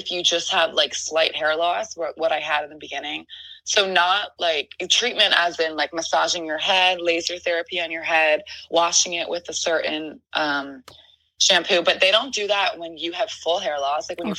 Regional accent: Philadelphia, Pennsylvania, United States; moved away as an adult; now in Los Angeles, United States; something in me is telling me, you know, we're from Philly.

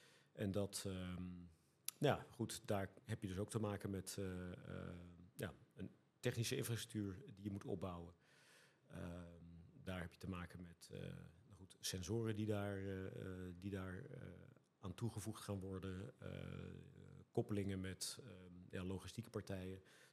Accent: Almere, Flevoland, Netherlands; We zijn niet geboren in Almere, maar wel getogen in Almere.

